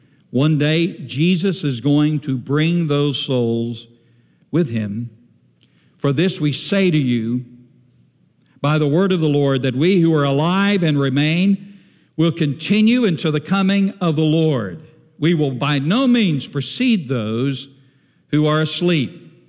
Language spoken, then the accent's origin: English; Cordele, Georgia, United States; When I was growing up, I grew up in Antioch Baptist Church in outside of Cordell, Georgia.